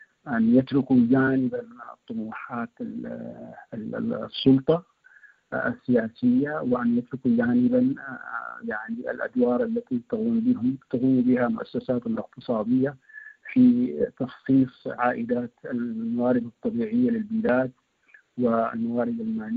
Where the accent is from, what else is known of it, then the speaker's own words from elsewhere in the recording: Sudan; هذا جهد يعني أن نكون متواضعين أمامه كلنا كسودانيين